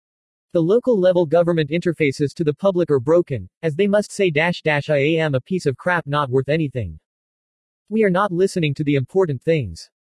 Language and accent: English; San Bernardino, California, United States; You would not understand or see the level of urban blight that is showing in my hometown since I was a kid.